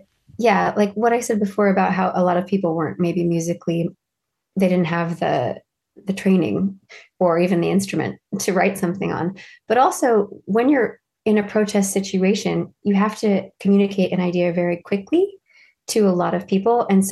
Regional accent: Kentucky, United States; Yeah, well, I'm originally from Kentucky, so any Kentucky songs I always feel a special kinship with.

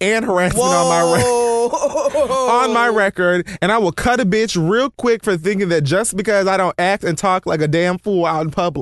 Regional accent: Oregon, United States; being that I'm from Oregon, I didn't know people were from there, and most of the people who ask me this stupid shit are from Oregon, too

